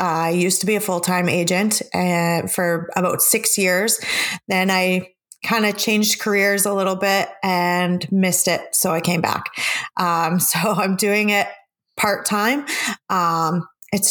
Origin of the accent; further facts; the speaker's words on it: Canada; because we're Canadian, we've always kind of had that open travel with them